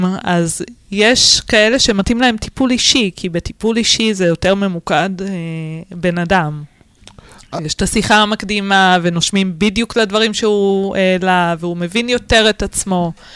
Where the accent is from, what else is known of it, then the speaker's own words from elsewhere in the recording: Ramat Gan, Tel Aviv District, Israel; אני גדלתי ליד מס הכנסה, גדלתי בניין לידם, ברמת גן